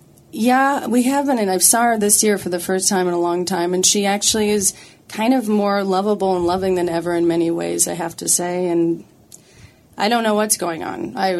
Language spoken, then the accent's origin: English; Canada; I survived because I'm Canadian, and I was brought up well